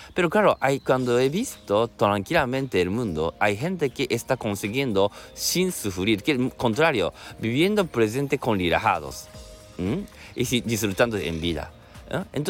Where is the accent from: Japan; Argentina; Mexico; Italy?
Japan; first language Japanese; Spanish is a second language; yo soy japonés y luego viene de Japón